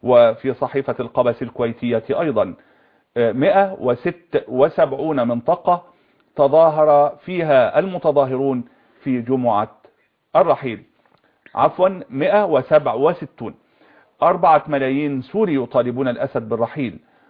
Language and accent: Arabic; Egypt; عندنا في مصر كانوا يقولون ارحل يعني امشي، انت ما بتفهمش.